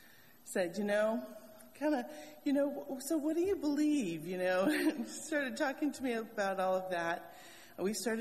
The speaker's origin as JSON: {"language": "English", "region": "Wisconsin", "country": "United States", "tie": "born or raised there", "said": "I grew up in Wisconsin."}